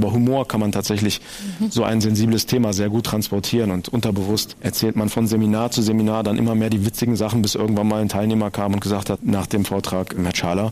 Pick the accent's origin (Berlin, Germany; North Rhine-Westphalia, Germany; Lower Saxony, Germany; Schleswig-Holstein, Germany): Lower Saxony, Germany; Hildesheim; Ich bin 1980 in Hildesheim geboren, also quasi 30 Kilometer von Hannover entfernt. Deswegen fühle ich mich hier auch so schön, so heimisch.